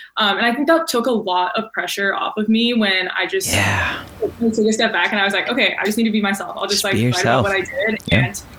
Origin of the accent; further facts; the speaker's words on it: Nebraska, United States; moved away as an adult; now in California, United States; And I'm like from Nebraska. And so I was like, I had this random idea. I was like, what if I just moved to California for a year?